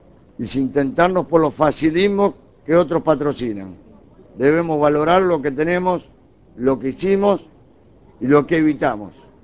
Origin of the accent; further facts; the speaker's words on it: Uruguay; Queremos destacar el orgullo que como uruguayos sentimos con la emblemática reapertura de la empresa Funza.